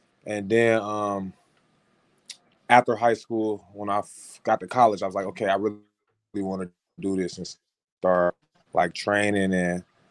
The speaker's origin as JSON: {"language": "English", "town": "Champaign", "region": "Illinois", "country": "United States", "tie": "born or raised there", "said": "I grew up in Champaign, Illinois, near Chicago, in a small little area."}